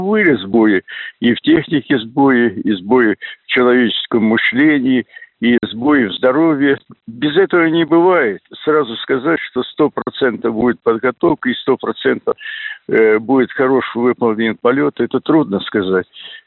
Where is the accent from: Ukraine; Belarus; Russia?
Belarus; born there; И я в Беларуси родился, но у меня национальность белорус вроде, а сам россиянин. То есть у меня единый паспорт российский.